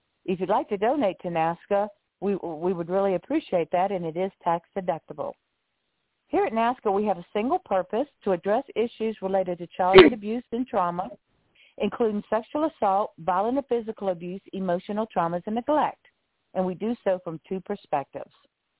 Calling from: Pompano Beach, Florida, United States; I am calling in from Pompano Beach, Florida, beautiful, beautiful area of the country

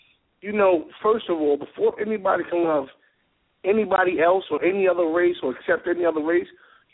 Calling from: Houston, Texas, United States; I'm calling from Houston.

